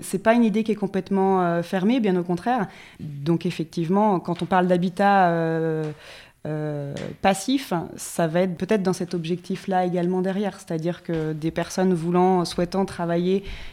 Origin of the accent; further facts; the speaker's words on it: Nantes, Pays de la Loire, France; comme je vous ai dit, moi, je viens de Nantes